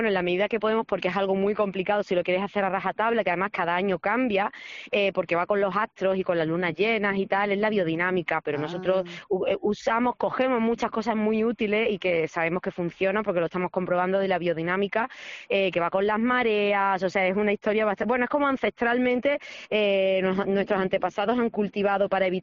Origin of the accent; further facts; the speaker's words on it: Málaga, Andalusia, Spain; yo soy de Málaga Centro, pero actualmente es que justo está mi finca en la linda entre un sitio y otro.